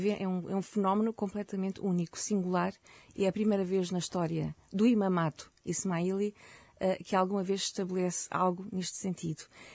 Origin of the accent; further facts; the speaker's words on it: Portugal; De ser portuguesa. E aqui eu falo enquanto portuguesa